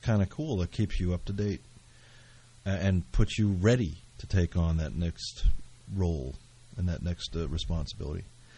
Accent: Parsippany, New Jersey, United States; Ironically, I grew up in Parsippany, and I was hired as a music teacher in Parsippany.

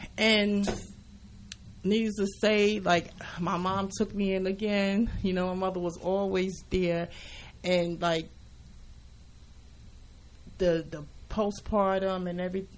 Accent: East Orange, New Jersey, United States; Actually, I came from the Essex County area.

